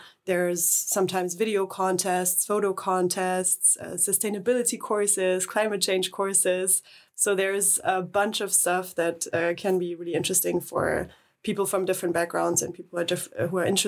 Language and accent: English; Germany; I'm 25 years old. I'm from Germany originally.